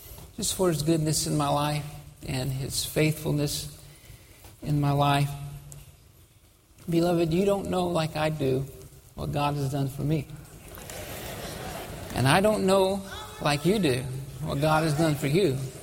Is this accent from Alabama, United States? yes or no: yes; Alabama, United States; I'm from Alabama.